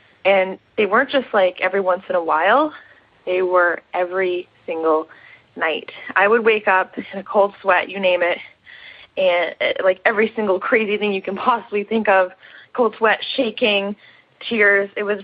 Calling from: Toronto, Ontario, Canada; I'm 23 years old, and I'm calling from Toronto, Canada.

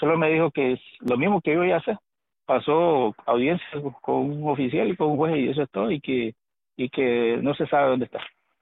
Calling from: Nicaragua; soy nicaragüense, pues

